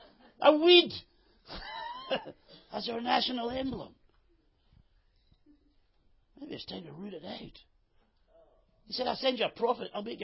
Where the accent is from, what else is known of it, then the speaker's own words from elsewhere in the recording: Scotland, United Kingdom; I'm Scottish. 100%. Hallelujah. As far back as I can go, I'm Scottish.